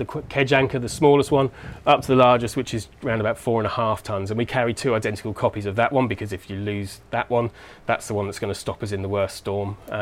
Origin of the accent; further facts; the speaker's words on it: Portsmouth, South East England, United Kingdom; I mean, growing up in Portsmouth, I first came on Victory in 74, and we've always had sailors' tales growing up and stuff.